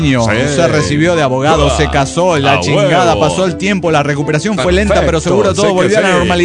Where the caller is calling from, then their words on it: Guadalajara, Jalisco, Mexico; de Guadalajara, Jalisco, México.